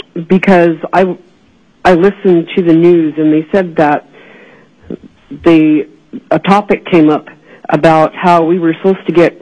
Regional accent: Sitka, Alaska, United States; born there; now in Anchorage, United States; I was born in Sitka, Alaska, before the statehood, and I have lived in Anchorage since 1969.

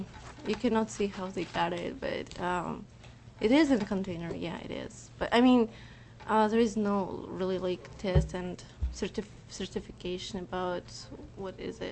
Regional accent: Kazakhstan; I'm from Kazakhstan

